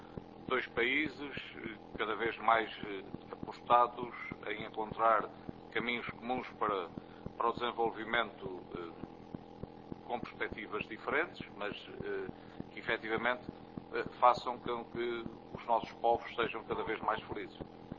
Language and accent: Portuguese; Azores, Portugal; até eu sou natural dos Açores